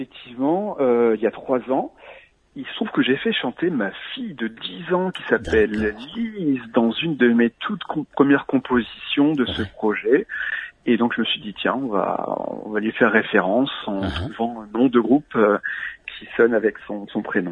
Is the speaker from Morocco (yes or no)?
no; Strasbourg, Grand Est, France; Je suis français, donc originaire de la ville de Strasbourg, où j'habite encore actuellement.